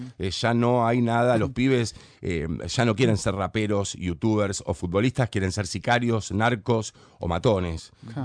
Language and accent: Spanish; Santa Fe, Argentina; born there; Santa Fe para mí es la ciudad donde yo nací. Uh-huh. Si bien de chico no vivía acá, pasaba todos mis veranos